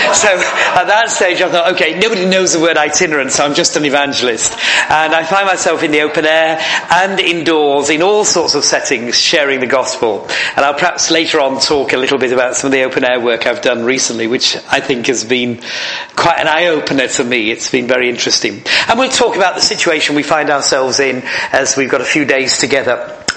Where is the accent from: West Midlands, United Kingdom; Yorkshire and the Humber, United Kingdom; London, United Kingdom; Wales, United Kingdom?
Yorkshire and the Humber, United Kingdom; I come from Yorkshire. I basically drop the word Yorkshire into every message I ever give.